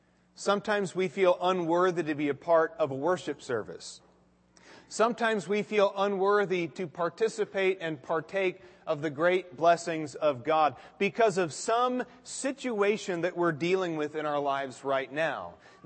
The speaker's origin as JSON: {"language": "English", "town": "Phoenix", "region": "Arizona", "country": "United States", "said": "I come from Phoenix, Arizona, and I think if there's anywhere in America that you could call an extreme climate, it's Phoenix, Arizona."}